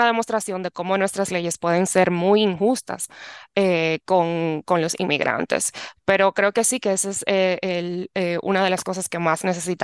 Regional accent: Dominican Republic; also born or lived in New York, United States; yo soy dominicana. Yo soy dominicana. Yo nací en Nueva York, pero me crié en la República Dominicana.

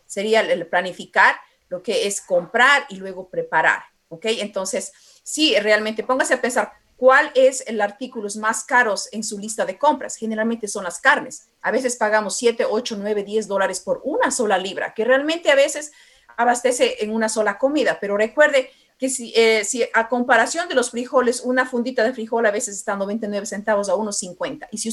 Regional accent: Ecuador; moved away; Yo soy inmigrante. Orgullosamente del Ecuador. Yo vine en los años 90, ¿ok?

